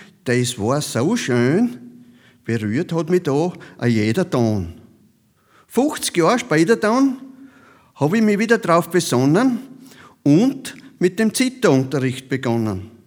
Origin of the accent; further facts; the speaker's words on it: Krieglach, Styria, Austria; Wir sind ja aus Krieglach, also die Anna, die Viktoria und ich, wir sind aus Krieglach